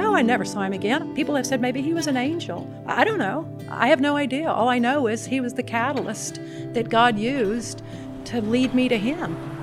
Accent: United States; I said, yes, I'm an American, because truly that's all it meant to me.

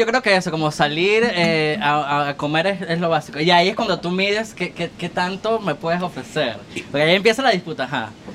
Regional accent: Venezuela; Soy el primer venezolano que conozco.

